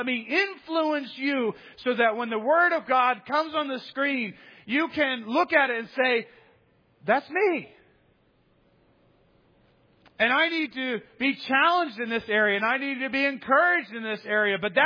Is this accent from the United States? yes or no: yes; the South, United States; It's not because I'm a Southerner.